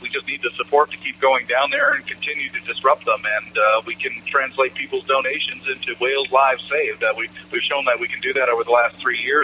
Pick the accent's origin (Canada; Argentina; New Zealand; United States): Canada; Eastern Canada; the beavers that got wiped out of my hometown in eastern Canada by trappers.